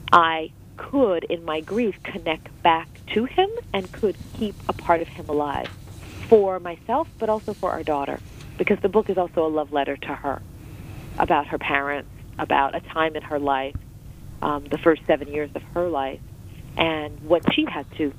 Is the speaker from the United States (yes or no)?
yes; Houston, Texas, United States; for me as an American, you know, trying to find my way in a place that wouldn't be sort of welcoming